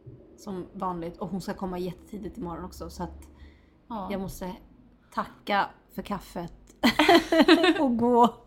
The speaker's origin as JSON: {"language": "Swedish", "town": "Ibiza", "region": "Balearic Islands", "country": "Spain", "lives_now": "Sweden", "said": "Ja, men jag är från Ibiza, du vet."}